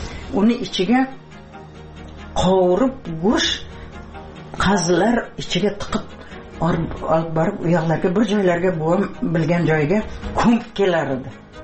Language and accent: Uzbek; Piskent, Tashkent Region, Uzbekistan; Men shu yerlarda tug'ilganman-da. Eshik deraza bo'lmagan. Piskentda garnak degan yer bor edi